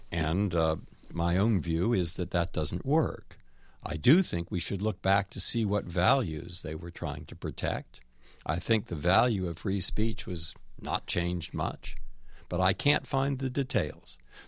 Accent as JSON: {"language": "English", "town": "San Francisco", "region": "California", "country": "United States", "tie": "born or raised there", "also_born_or_lived": "Boston"}